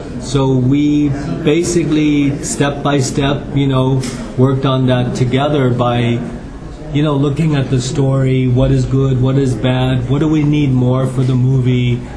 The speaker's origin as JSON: {"language": "English", "country": "Hong Kong", "tie": "born or raised there", "lives_now": "United States", "said": "I grew up in Hong Kong. My parents had just left China, and they always talk about going back to China, but I ended up spending my whole childhood in Hong Kong, which is a British colony, educated by Jesuit Catholics, then moving to America to go to school"}